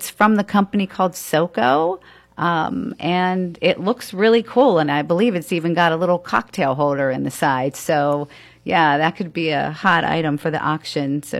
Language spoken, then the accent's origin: English; State College, Pennsylvania, United States; That's correct. Happy Valley. I was born and raised in State College